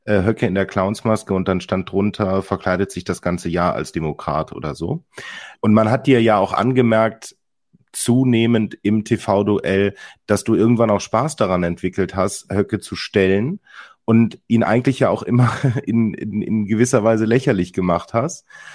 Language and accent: German; Cologne, North Rhine-Westphalia, Germany; Für mich als Kölner ist das ganz schwer